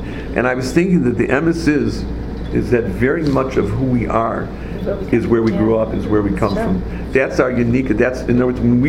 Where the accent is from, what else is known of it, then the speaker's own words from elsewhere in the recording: Milwaukee, Wisconsin, United States; Where I grew up in Milwaukee, there were three shuls